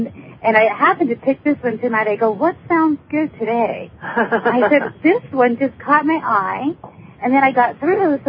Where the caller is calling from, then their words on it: Peoria, Arizona, United States; Well, Peoria, Arizona.